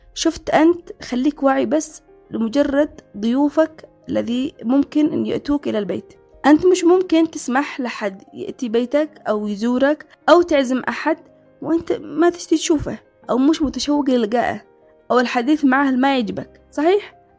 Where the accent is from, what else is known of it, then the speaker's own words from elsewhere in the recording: Yemen; صحيح إحنا فاهمين إحنا كمجتمع يمني أو كإنسان عربي بشكل عام